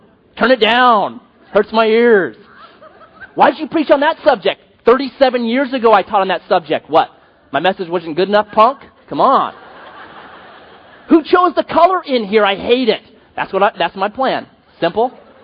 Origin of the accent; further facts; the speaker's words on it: Grants Pass, Oregon, United States; So because of the neighborhood I grew up in Grants Pass, and kind of my crowd, my team as a 12-year-old, because of that kind of area that I grew up